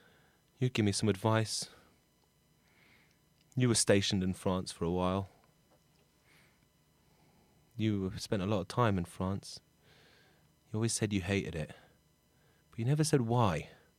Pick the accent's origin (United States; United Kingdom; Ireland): United Kingdom; England; Yeah, how did you know I was English? Hi, yeah, I'm English.